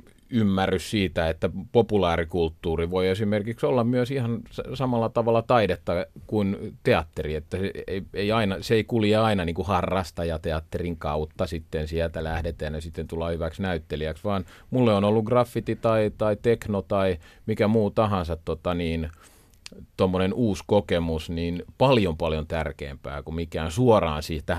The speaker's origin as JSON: {"language": "Finnish", "town": "Helsinki", "region": "Uusimaa", "country": "Finland", "tie": "born or raised there", "said": "me kuitenkin kasvettiin Katajanokalla kuitenkin semmoisessa fiiliksessä ja ympäristössä perheessä"}